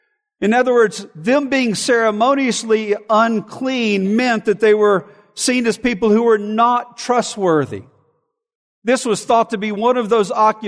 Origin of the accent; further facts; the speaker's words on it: Montgomery, Alabama, United States; I was a child living in the neighborhood that I grew up in Montgomery, Alabama.